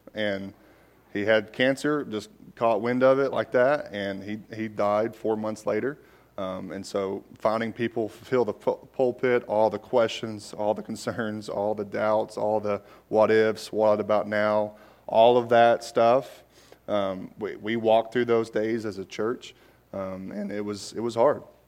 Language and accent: English; Knoxville, Tennessee, United States; as you heard earlier, I am from born and raised in Knoxville.